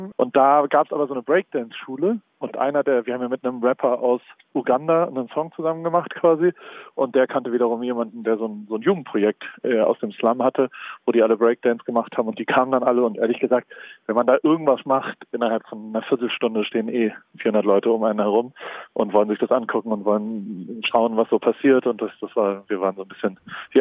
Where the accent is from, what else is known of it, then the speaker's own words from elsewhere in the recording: Hamburg, Germany; ich komme aus Hamburg